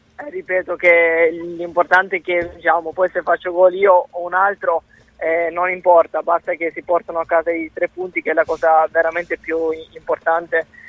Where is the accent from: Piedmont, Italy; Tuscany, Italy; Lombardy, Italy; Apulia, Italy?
Apulia, Italy; Lecce; io impazzisco per il mare, appunto perché io vengo da Lecce e lì il mare è una cosa splendida